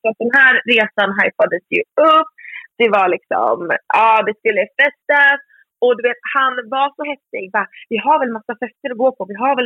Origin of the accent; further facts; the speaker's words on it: Söderhamn, Gävleborg County, Sweden; När vi firade midsommar i min hemstad, Söderhamn.